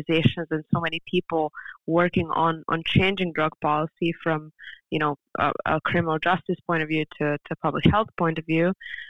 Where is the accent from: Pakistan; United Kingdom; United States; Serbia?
Serbia; also born or lived in France; And of course, coming from Europe, I was raised in Serbia and then studying in France.